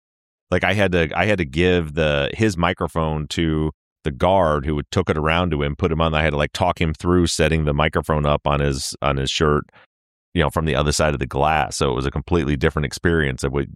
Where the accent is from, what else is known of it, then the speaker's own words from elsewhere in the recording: Michigan, United States; So I was the first thing I noticed is how different Michigan, my home state, is in as far as their security.